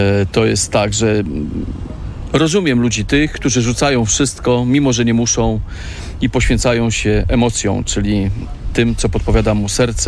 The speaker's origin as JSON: {"language": "Polish", "town": "Warsaw", "region": "Masovian Voivodeship", "country": "Poland", "tie": "born or raised there", "said": "Natomiast ja jestem mazowszaninem, urodzonym, wychowanym w Warszawie. I to jest moje miejsce na ziemi."}